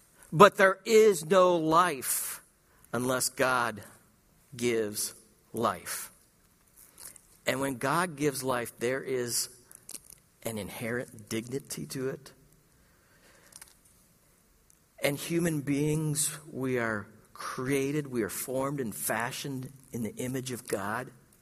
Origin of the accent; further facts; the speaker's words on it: California, United States; I said, I was from California. You can't see anything down there because of the smog.